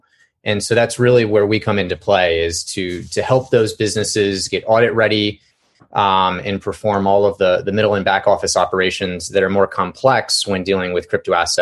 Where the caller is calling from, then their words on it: DC metro area, United States; So I'm calling you from the DC metro area, and thanks for having me.